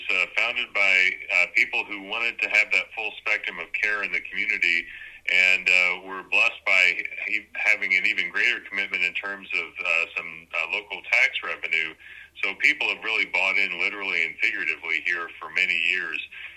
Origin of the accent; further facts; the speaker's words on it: Chester, United States; I grew up in Chester, but we have the same kind of things going on here now.